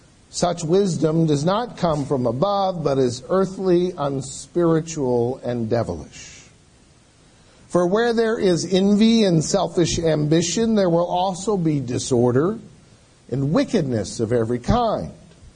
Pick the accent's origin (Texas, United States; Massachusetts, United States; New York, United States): Texas, United States; I come from Texas and know that to be true.